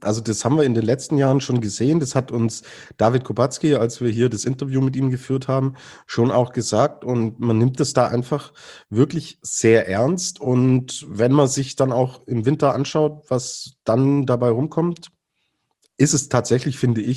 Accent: Baden-Württemberg, Germany; born there; so ich släbe, sagen wir im Schwabeländle. Ja, bin ja, komme ja gebürtig aus der Ecke.

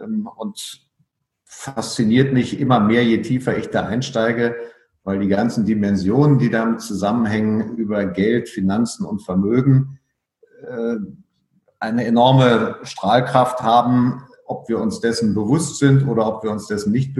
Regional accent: Berlin, Germany; also born or lived in Frankfurt; Als in Berlin Aufgewachsener war ich ja ständig umgeben von der Grenze.

